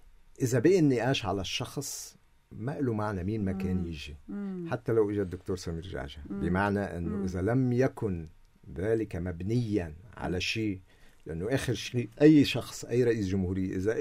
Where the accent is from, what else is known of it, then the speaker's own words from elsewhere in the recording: Lebanon; يعني هل نتخيل نحن كلبنانيين